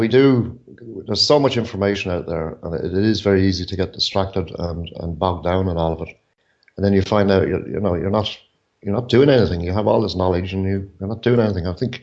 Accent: Ireland; Well, as I said, I'm from Ireland.

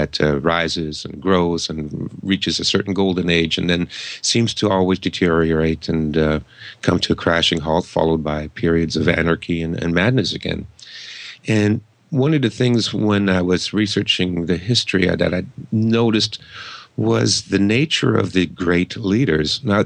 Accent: Toronto, Ontario, Canada; I'm born and raised in Toronto

